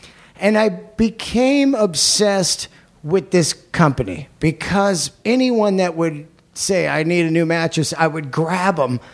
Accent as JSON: {"language": "English", "town": "San Francisco", "region": "California", "country": "United States", "tie": "born or raised there", "said": "years ago, I grew up in the Bay Area, living in San Francisco."}